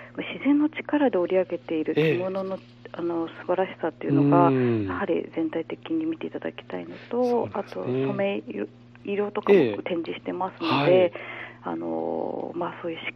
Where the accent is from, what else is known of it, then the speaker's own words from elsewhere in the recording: Omihachiman, Shiga, Japan; その故郷の生まれ故郷の近江八幡というところで、制作活動しておりまして、その後佐賀に移り住みまして、京都の佐賀、